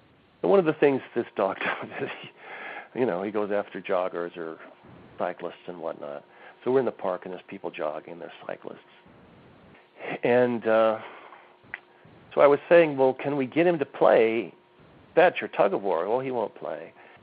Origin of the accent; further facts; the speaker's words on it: West Covina, California, United States; when I was a kid, I grew up in West Covina, California, which is like the sort of stereotypical Southern California bedroom community, suburban tract homes, etc.